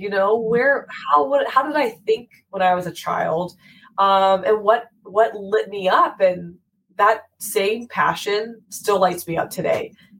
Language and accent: English; Virginia, United States; where I grew up near Shenandoah National Park